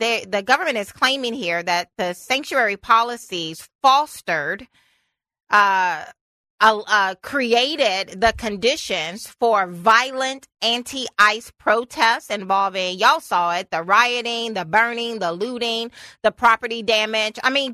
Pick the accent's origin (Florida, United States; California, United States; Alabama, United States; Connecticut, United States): Alabama, United States; Y'all know I grew up in the Deep South. And by Deep South, I mean the woods of Alabama.